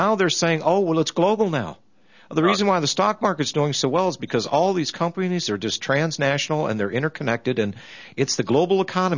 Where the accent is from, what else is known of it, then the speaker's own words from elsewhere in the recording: United States; born there; but by mere fact that I was born into this country, that I am an American by birth, that this is my country that they're trying to hijack, I am going to defend it.